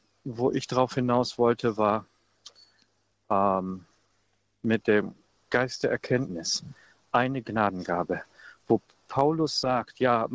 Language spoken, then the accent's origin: German; Stade, Lower Saxony, Germany; Ich bin zwar aktuell nicht mehr in Stade, aber ansonsten, okay. Ja, es ist mein Heimatort.